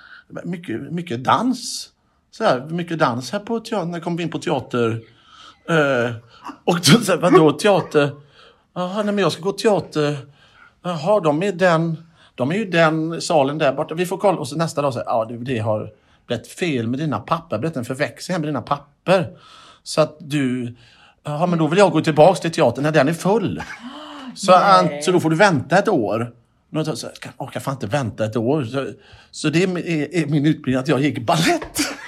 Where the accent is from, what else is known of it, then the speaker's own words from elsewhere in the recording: Mölndal, Västra Götaland County, Sweden; jag är ju från Mölndal, man tänker inte så här, det går att leva på detta.